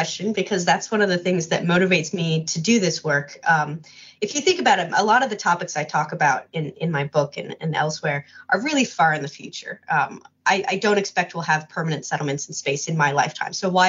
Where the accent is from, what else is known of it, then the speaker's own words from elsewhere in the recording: United States; And I would never have considered that as a feasible possibility here on Earth, especially as an American.